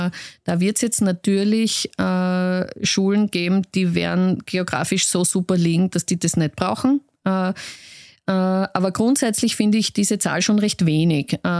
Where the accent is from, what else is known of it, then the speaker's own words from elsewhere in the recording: Graz, Styria, Austria; Ich bin aus Graz, ich wohne in der Nähe vom Lendplatz.